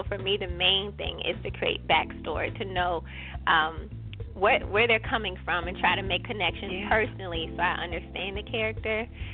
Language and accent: English; Newport News, Virginia, United States; Absolutely, because I'm from Newport News.